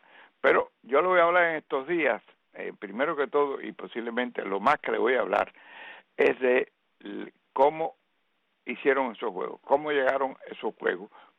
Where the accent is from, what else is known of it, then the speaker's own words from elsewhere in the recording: Cuba; somos cubanos.